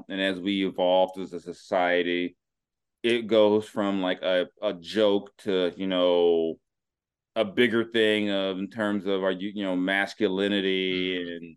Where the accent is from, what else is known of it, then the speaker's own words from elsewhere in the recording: Seattle, Washington, United States; they might be going to Seattle, my hometown.